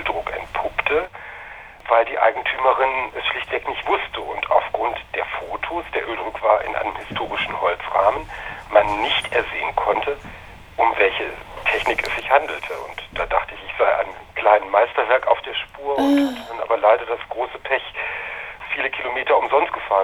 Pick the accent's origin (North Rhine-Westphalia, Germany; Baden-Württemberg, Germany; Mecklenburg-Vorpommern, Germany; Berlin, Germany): North Rhine-Westphalia, Germany; Aachen; also born or lived in Belgium; In Deutschland, in Aachen, grenznah, ein Kind der Grenzregion.